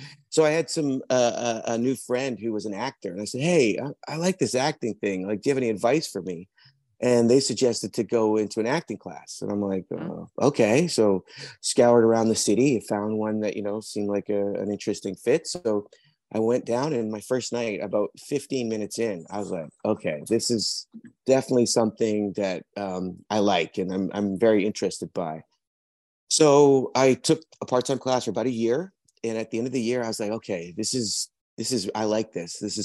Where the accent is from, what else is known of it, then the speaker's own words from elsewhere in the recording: British Columbia, Canada; also born or lived in England; now in Vancouver, Canada; I'm originally from England. I was adopted at birth. And then through a series of family things, we ended up moving to Canada when I was about 7. I grew up on Vancouver Island, high school and college, and then moved to Vancouver in 1991.